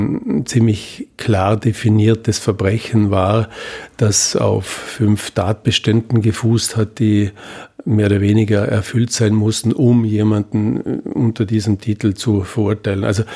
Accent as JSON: {"language": "German", "region": "Vorarlberg", "country": "Austria", "said": "ich komme aus Vorarlberg."}